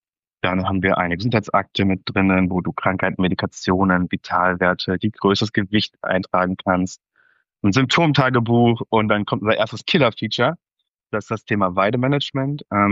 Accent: Cologne, North Rhine-Westphalia, Germany; now in Hamburg, Germany; ich bin 36 Jahre alt, ich komme aus Köln, habe dort BWL studiert, lebe jetzt seit 2017 in Hamburg

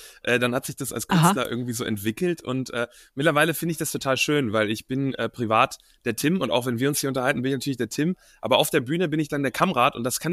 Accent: Wuppertal, North Rhine-Westphalia, Germany; born there; der Cousin von meinem Vater, der in Wuppertal wohnt, wo ich geboren bin

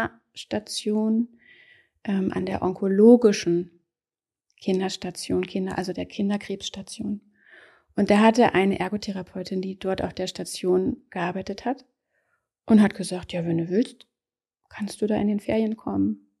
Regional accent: Lower Saxony, Germany; Da bin ich in einem Dorf bei Wolfsburg aufgewachsen

